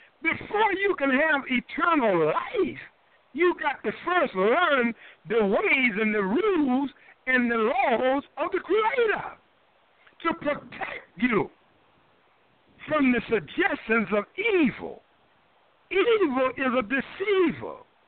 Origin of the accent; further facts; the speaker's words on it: Southern United States, United States; I ain't never seen, when I was raised in the South, an apple tree bearing no peaches.